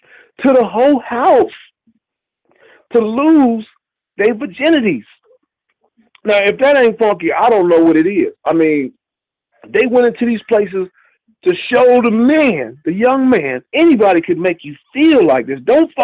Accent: Riverside, California, United States; She said, oh, that's L.A. I said, no, that's Riverside. I'm from Riverside, i.e., East Side.

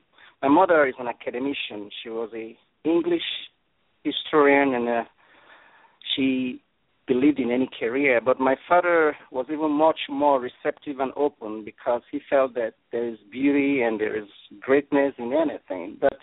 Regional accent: Eku, Delta, Nigeria; That's correct. I was born in the southern part of Nigeria. It's called Eku Delta State.

